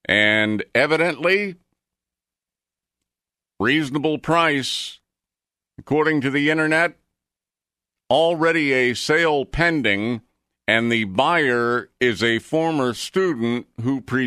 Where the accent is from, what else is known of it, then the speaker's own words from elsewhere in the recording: United States; me as an American, I will not be imbibing in a Tsingtao.